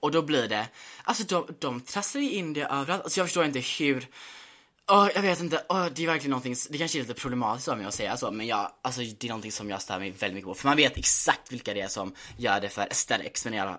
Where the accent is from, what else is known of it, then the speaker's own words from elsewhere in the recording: Gothenburg, Västra Götaland County, Sweden; Jag gick gymnasiet i Göteborg, så jag växte upp typ i Göteborg. Eller ja, jag vet inte, halvt.